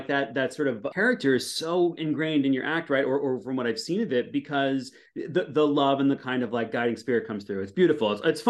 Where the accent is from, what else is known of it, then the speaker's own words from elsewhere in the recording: Staten Island, New York, United States; born there; I was born in Staten Island, so some of the sort of humor that comes through really feels so sort of home to me.